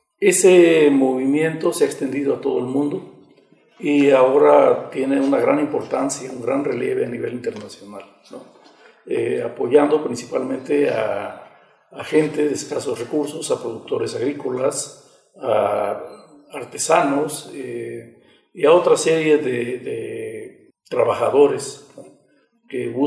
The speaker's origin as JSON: {"language": "Spanish", "region": "Puebla", "country": "Mexico", "tie": "born or raised there", "lives_now": "San Cristóbal de las Casas, Mexico", "said": "soy originario del estado de Puebla"}